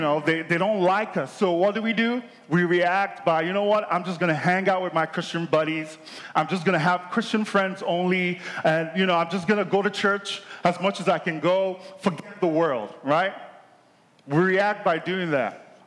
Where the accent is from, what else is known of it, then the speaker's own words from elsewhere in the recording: Nigeria; This was in Nigeria, because I grew up in Nigeria